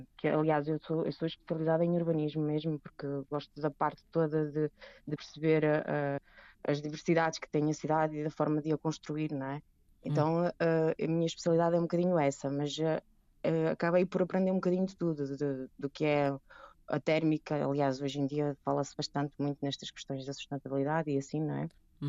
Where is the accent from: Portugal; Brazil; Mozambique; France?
Portugal; Penafiel, Norte; born there; estudei em Lisboa, como falou, eu nasci no norte de Portugal, em Penafiel.